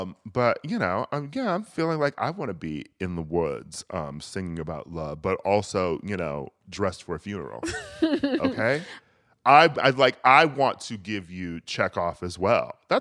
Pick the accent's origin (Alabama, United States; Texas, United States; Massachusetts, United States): Massachusetts, United States; Boston; I grew up in Boston, and it was a term that we all use